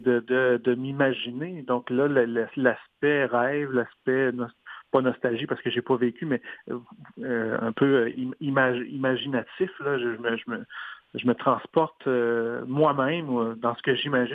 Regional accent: Saint-Georges-de-Beauce, Quebec, Canada; Oui, bien moi je viens de Saint-Georges-de-Beauce. Alors quand j'avais 6 ans, mes parents avaient décidé que je jouerais d'un instrument.

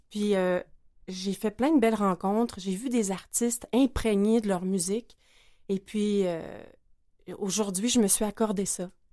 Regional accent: Quebec, Canada; Je suis beauceronne de souche.

